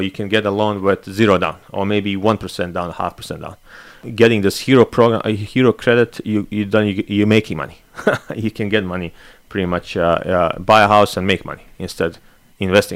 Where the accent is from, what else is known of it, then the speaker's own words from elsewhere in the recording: Bosnia & Herzegovina; English is a second language; now in United States; some our listeners may know I'm from Bosnia, so born in Bosnia.